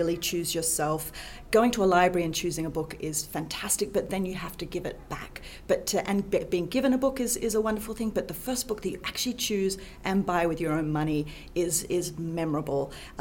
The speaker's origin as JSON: {"language": "English", "country": "Australia", "tie": "born or raised there", "said": "My accent is a little distorted these days, but I am from Australia. I grew up in the country in Australia, spent most of my summers up a tree with a book with my brother"}